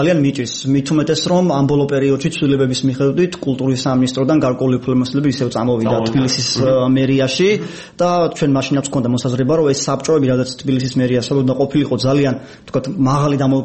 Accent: Batumi, Adjara, Georgia; რეალურად მე ბათუმში დავიბადე, გავიზარდე

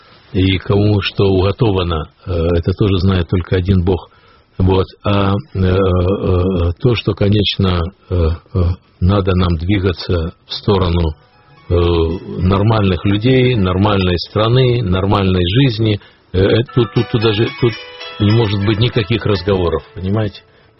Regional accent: Crimea, Ukraine; now in Kyiv, Ukraine; Причем я из Крыма. Я родился в Российской Федерации.

